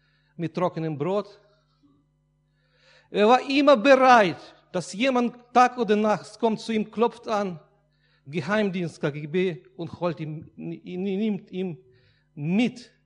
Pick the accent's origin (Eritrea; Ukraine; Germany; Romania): Ukraine; moved away; Er hat viel für mein Land gemacht, wo ich aufgewachsen bin, in der Ukraine.